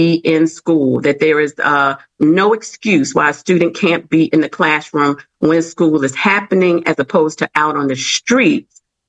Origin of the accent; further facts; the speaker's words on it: Washington, District of Columbia, United States; now in Prince George's County, United States; I'm from Washington, D.C., second generation Washingtonian, which I know is kind of rare. I've been in Prince George's County for 23 years